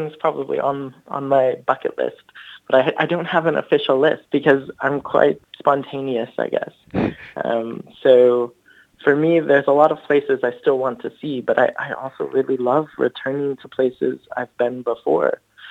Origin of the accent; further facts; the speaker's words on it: United States; So like as an American, like sometimes I am a bit more outgoing or friendly or social